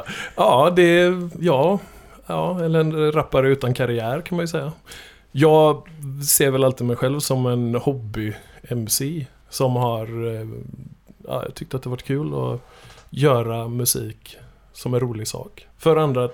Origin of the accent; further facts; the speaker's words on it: Ödsmål, Västra Götaland County, Sweden; also born or lived in Gothenburg, Sweden; född i faktiskt i Stenungsunds kommun. Lite norr om Stenungsund, en liten jävla håla som heter Ödsmål.